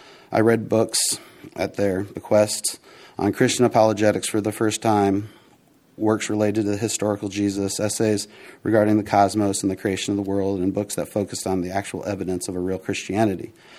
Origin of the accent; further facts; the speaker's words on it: New Haven, Indiana, United States; I grew up in New Haven, Indiana, the youngest of three children. My father was a computer programmer. My mother was a nurse.